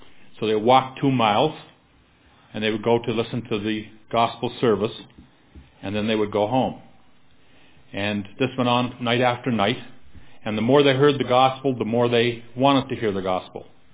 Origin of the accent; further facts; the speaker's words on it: Prince Edward Island, Canada; born there; I was born in Prince Edward Island a few years ago, and my parents were saved when the first gospel tent was erected in that province.